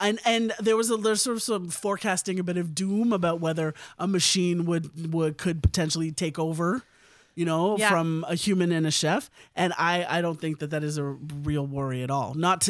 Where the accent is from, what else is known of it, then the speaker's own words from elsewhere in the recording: India; obviously as an Indian person myself